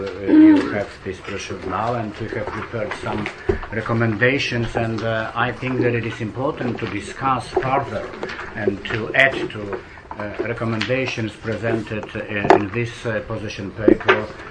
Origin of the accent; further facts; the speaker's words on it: Poland; I'm from Poland